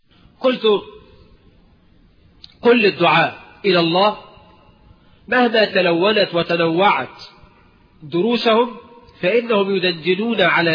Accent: Egypt; أنا مش بالمليا، عندنا في مصر يعني بدل المليا دي مصر

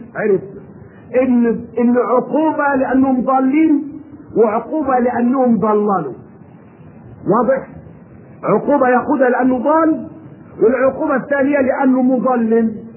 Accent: Egypt; في قاعدة عندنا في مصر ارجو ان تكون عندكم

